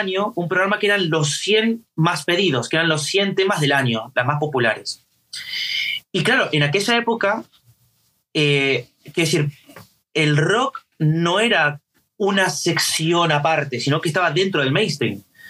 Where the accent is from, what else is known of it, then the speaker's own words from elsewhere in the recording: Montevideo, Uruguay; somos de la ciudad, somos de Montevideo, sí, somos de la capital. Nuestros padres son de otros lados, pero al final se fueron para Montevideo los dos y se conocieron ahí.